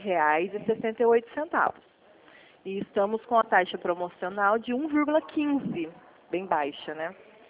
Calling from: Mogi Guaçu, São Paulo, Brazil; Mogi Guaçu, São Paulo.

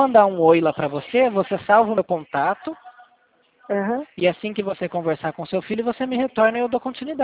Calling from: São Paulo, Brazil; Mas eu falo de São Paulo, né?

